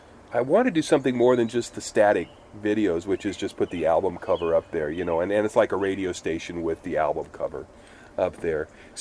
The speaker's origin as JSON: {"language": "English", "town": "Burien", "region": "Washington", "country": "United States", "tie": "born or raised there", "also_born_or_lived": "Seattle", "said": "Well, I was born in South Park, down in the projects, and from there we moved to White Center. And then by the time I was six, we moved back to the neighborhood where my mom grew up in Burien."}